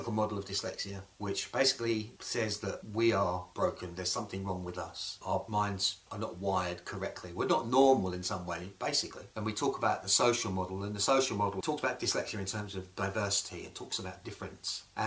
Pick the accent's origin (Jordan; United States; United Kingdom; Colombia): United Kingdom; Scotland; I moved back to my home country, Scotland